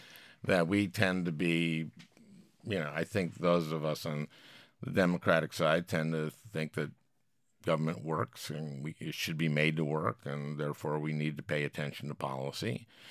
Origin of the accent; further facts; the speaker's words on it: St. Louis Park, Minnesota, United States; and I was growing up in Minnesota and in St. Louis Park, and I just felt like I could do anything.